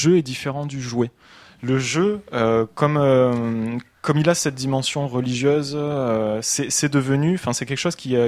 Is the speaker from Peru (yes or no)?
no; South, France; Moi, je dis un jouet, je viens du Sud, j'ai un très bon accent, je dis jouets.